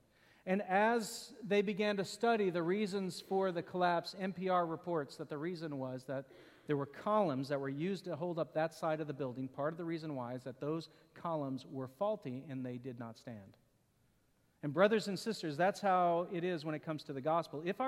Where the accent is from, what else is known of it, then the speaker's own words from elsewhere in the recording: the South, United States; I remember growing up in the South, Christianity was totally cultural. 80% of the people probably in the town that I grew up in went to church.